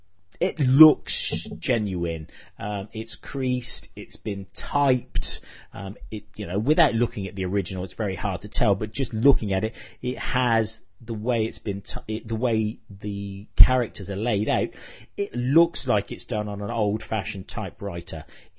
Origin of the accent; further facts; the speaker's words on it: England, United Kingdom; Now, to me, being English, that to me says, hang on a minute, that's 7 shillings